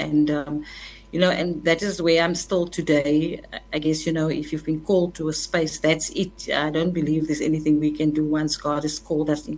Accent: Mitchells Plain, Western Cape, South Africa; also born or lived in Athlone; I was born in Athlone, grew up in Bonthieville and Mitchells Plain.

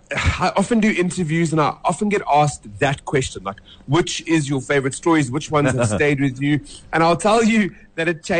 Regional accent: Johannesburg, Gauteng, South Africa; Yeah, look, I grew up in the south of Johannesburg. I've always been a Joburg boy. Obviously, I love all parts of South Africa.

